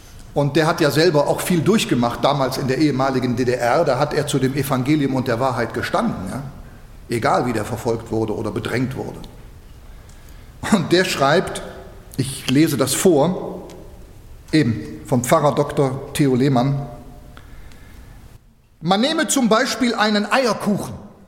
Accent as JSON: {"language": "German", "country": "Switzerland", "said": "ich bin ja Schweizer, ich kann das ja machen."}